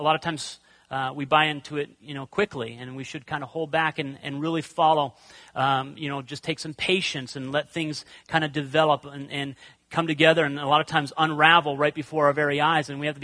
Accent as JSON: {"language": "English", "region": "Pennsylvania", "country": "United States", "tie": "born or raised there", "said": "Now, growing up, I grew up in the Methodist church, a very small Methodist church in a very small town in Pennsylvania."}